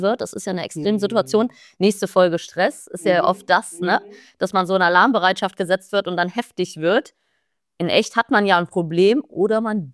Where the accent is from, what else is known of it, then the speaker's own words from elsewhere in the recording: Rhineland, Germany; für mich als Rheinländer, dieser Blick auf die Alpen, die dann mit Schnee bedeckt sind, das ist schon irgendwie wirklich ein schönes Gefühl.